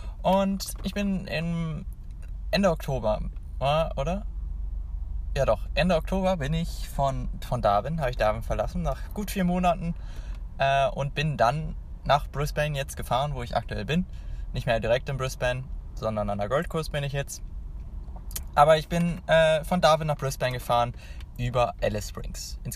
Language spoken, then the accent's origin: German; Hanover, Lower Saxony, Germany; ich komme ja aus Hannover